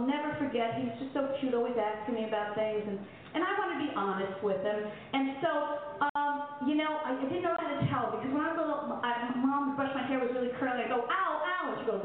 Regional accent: Mayagüez, Puerto Rico; Now, I'm also from Mayagüez, Puerto Rico

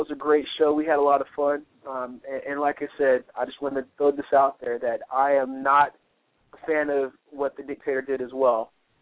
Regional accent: Indiana, United States; So a lot of love for my home state.

